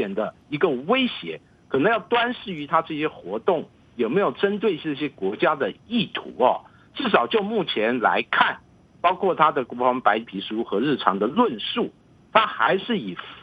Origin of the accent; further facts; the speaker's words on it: Taiwan; 我本身是来自台湾